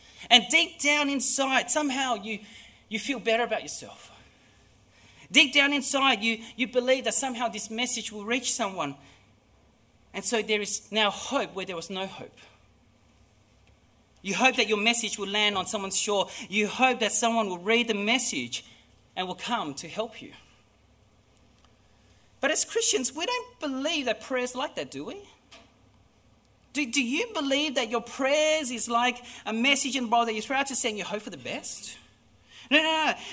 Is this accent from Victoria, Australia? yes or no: yes; Melbourne, Victoria, Australia; after all, I'm from Melbourne